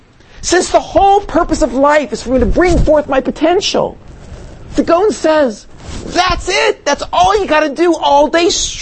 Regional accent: United States; the culture that I was raised in America

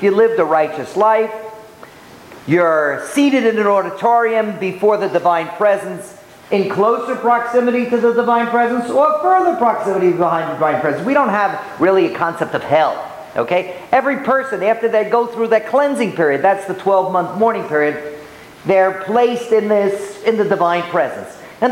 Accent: Bronx, New York, United States; I come from the Bronx.

